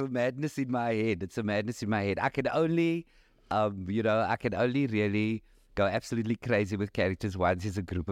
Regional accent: Cape Town, Western Cape, South Africa; And I said, no, I'm from Cape Town.

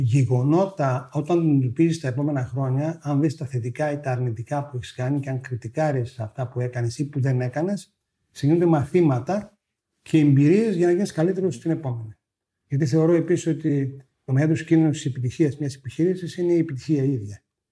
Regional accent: Serres, Central Macedonia, Greece; born there; εγώ γεννήθηκα στις Σέρες.

